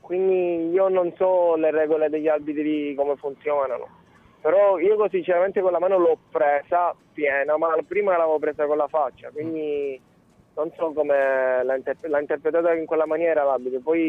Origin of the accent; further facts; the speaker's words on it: Palermo, Sicily, Italy; Io vengo da Palermo è una città bella, sì, tutto, tanta gente